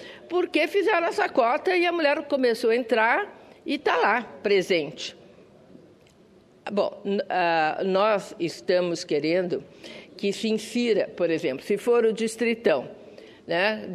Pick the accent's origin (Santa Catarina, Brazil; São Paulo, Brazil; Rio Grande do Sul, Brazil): São Paulo, Brazil; pelo meu mandato pelo Senado Federal, como paulistana, fizemos em São Paulo